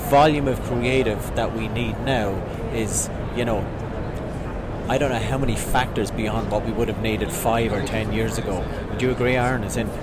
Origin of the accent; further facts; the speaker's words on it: Texas, United States; accent: Texan; And I'm based out of Austin, Texas. Can you not tell from my accent?